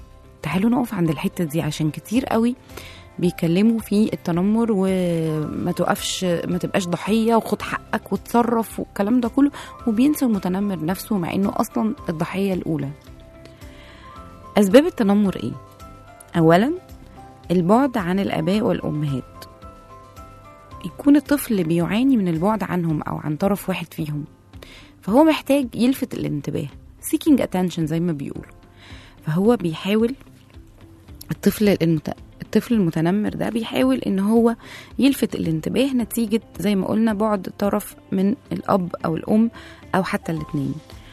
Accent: Egypt; لكن احنا كمصريين دايما عندنا كلمة مشهورة قوي

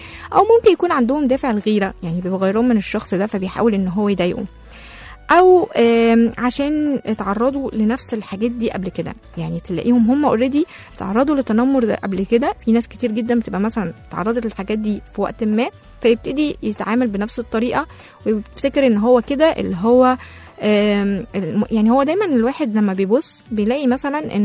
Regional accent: Egypt; بس الحمد لله برضو احنا لغاية دلوقتي الموضوع يعني عندنا في مصر ما وصلش لمرحلة كبيرة

